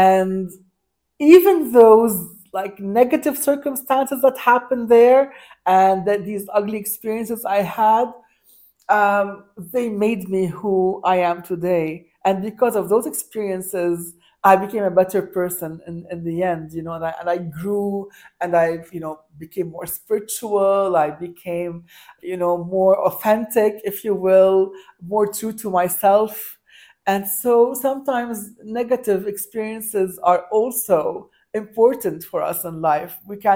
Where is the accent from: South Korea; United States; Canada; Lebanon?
Lebanon; he's like, where are you from? I'm from Lebanon, yada, yada.